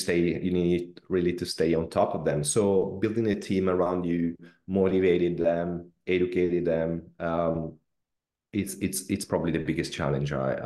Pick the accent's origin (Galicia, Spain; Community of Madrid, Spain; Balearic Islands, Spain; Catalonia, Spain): Catalonia, Spain; Barcelona; English is a second language; moved away as an adult; now in London, United Kingdom; to London, where I moved that in 2015. And, you know, I came from Spain, Barcelona. I was working for FC Barcelona.